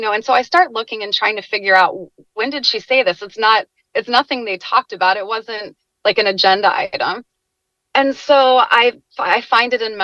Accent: Florida, United States; I'm from Florida originally, but I went up to Virginia for school.

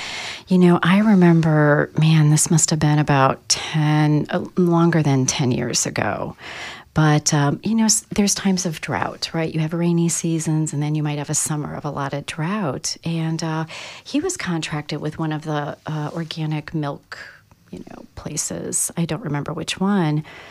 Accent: Wisconsin, United States; I'm from Wisconsin, if you can't tell from this accent that I would love to lose.

